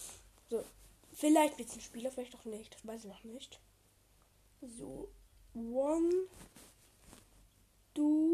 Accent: Austria; Ihr wisst, ich bin Österreicher.

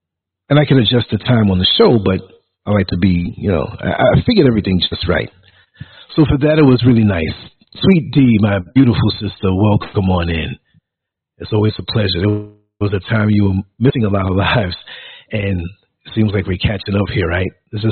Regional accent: New York, United States; accent: New York; He heard my New York accent.

